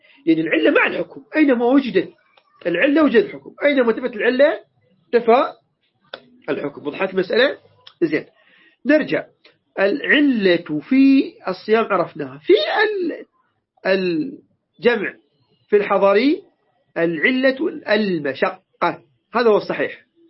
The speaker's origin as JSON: {"language": "Arabic", "country": "Iraq", "moved": "yes", "said": "احنا ما هاجرنا من العراق بطرا، ما هاجرنا إلا ما رأينا الضيم والخوف والمشقة، والله كنا نعيش في العراق برعب."}